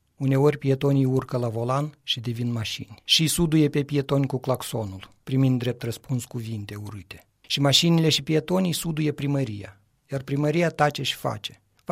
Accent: Romania; now in Canada; Cel puțin eu aud foarte clar, cucurigu, poate pentru că sunt român.

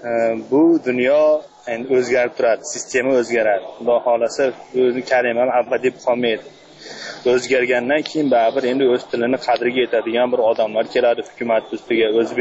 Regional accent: Kyrgyzstan; o'zim Qirg'izistondan bo'lsam ham endi o'zbekman, narsam o'zbek

